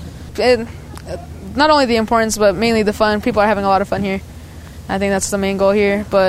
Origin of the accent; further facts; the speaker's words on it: Reno, Nevada, United States; I'm from the Reno Sparks Indian Colony.